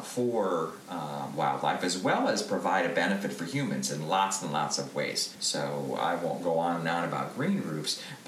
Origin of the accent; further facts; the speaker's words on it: Wisconsin, United States; In Wisconsin.